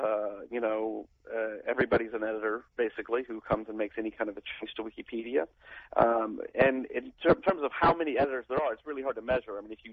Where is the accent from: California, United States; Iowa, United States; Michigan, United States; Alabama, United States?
Alabama, United States; Huntsville; I grew up in Huntsville, Alabama, a town of about 250,000 people.